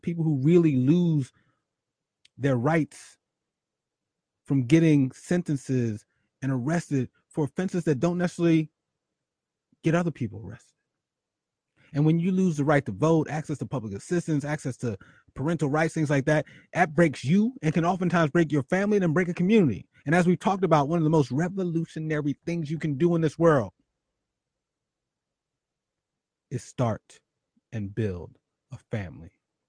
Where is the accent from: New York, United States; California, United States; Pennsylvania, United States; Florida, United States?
Pennsylvania, United States; Philadelphia; in my hometown where I grew up, City of Brotherly Love, there was an incident at a Starbucks